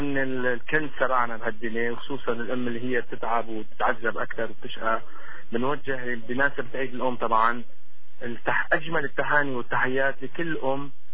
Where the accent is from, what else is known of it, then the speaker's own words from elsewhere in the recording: Syria; نحن أول شيء كسوريين وكجالية عربية